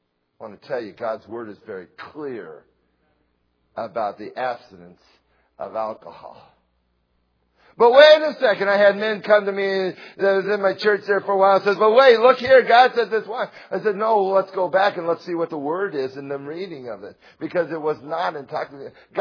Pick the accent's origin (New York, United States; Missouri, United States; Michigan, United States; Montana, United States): Missouri, United States; I'm from Missouri. Missouri is what? The show me state.